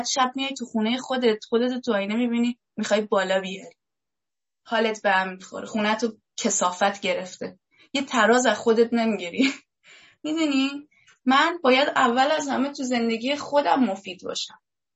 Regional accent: Iran; moved away as an adult; اومدم بیرون از ایران یه زبان دیگه یاد گرفتم، الان نه تنها به زبان مادری مسلطم، به 2 زبان دیگه هم مسلطم.

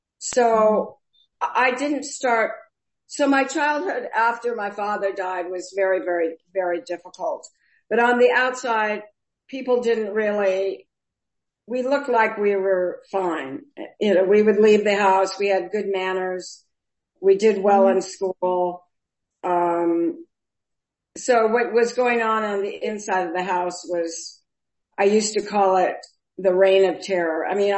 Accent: Los Angeles, California, United States; born there; So I was born in Los Angeles, and I'm one of four children.

